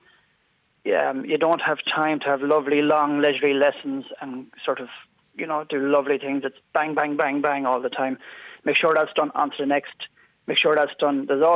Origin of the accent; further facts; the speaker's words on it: Castlebar, Connacht, Ireland; From Castlebar originally.